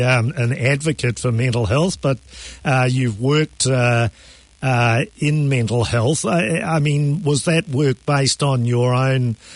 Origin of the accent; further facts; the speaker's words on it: Christchurch, Canterbury, New Zealand; of course I'm from Christchurch and I went to Canterbury University as well